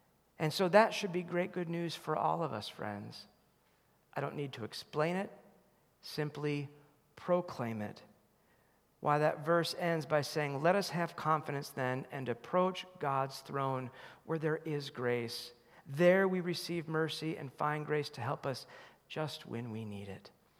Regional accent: Chicago, Illinois, United States; born there; I was born in the Chicago area

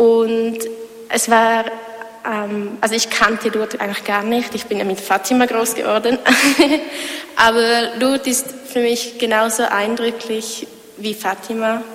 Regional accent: Switzerland; Am Abend haben wir dann als Schweizer Gruppe noch fast 1,5 Stunden Lobpreislieder gesungen

